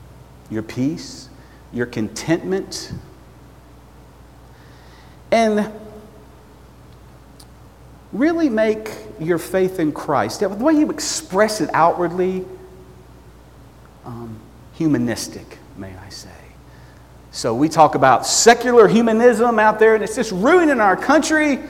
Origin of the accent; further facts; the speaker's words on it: Georgia, United States; I'm from Georgia, so I can do that.